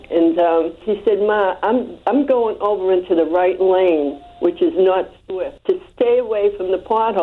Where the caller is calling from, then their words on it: Revere, Massachusetts, United States; Good morning. … from Revere.